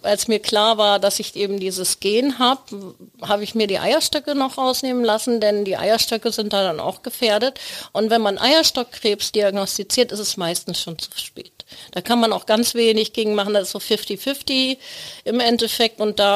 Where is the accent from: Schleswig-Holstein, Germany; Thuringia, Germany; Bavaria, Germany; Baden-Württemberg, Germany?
Schleswig-Holstein, Germany; Plön; Ich komme aus Plön.